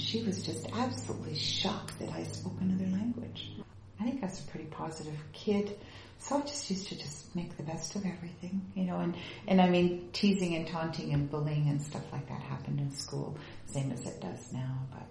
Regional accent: Canada; born there; I'm of Latvian heritage, but I'm a Canadian because I was born in Canada.

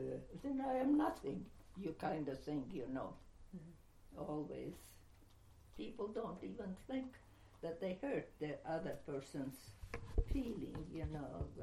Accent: Canada; I am Canadian, I'm more Canadian than Canadians, I think.

